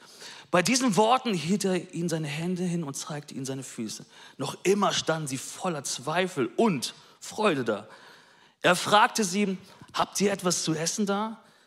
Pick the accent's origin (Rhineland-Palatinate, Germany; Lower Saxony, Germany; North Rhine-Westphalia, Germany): North Rhine-Westphalia, Germany; Bielefeld; dass wir als Bielefelder diesen Finaleinzug gefeiert haben.